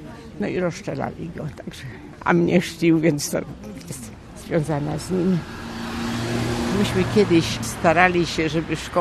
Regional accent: Greater Poland Voivodeship, Poland; jestem rodowitą Wielkopolanką, ale nie byłam w czasie wojny tutaj, bo byłam zaraz w pierwszych dniach wojny wysiedlona do Piotrkowa Trybunalskiego

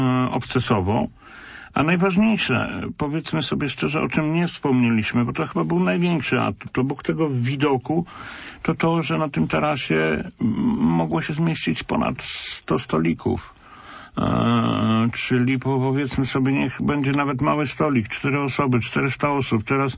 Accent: Poznań, Greater Poland Voivodeship, Poland; jako współczesny poznaniak zazdroszczę tym ludziom

